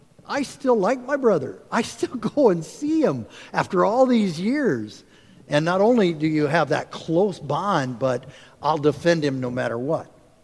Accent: Nebraska, United States; Yes, I'm from Nebraska, corn huskers.

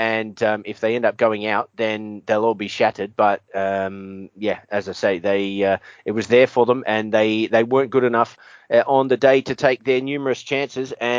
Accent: Australia

